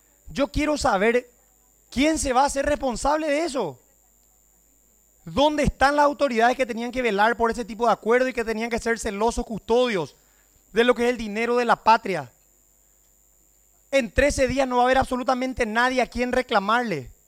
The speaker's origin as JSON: {"language": "Spanish", "country": "Paraguay", "said": "quiero tocar un par de temas puntuales que como paraguayo debemos de estar al tanto. Muchas cosas están ocurriendo en nuestro país."}